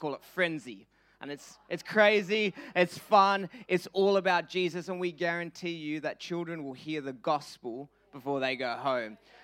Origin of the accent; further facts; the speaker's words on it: Perth, Western Australia, Australia; moved away as an adult; now in Melbourne, Australia; Perth is actually home for me. I was born in Perth. I grew up in Perth. At 21, I moved across to Melbourne reluctantly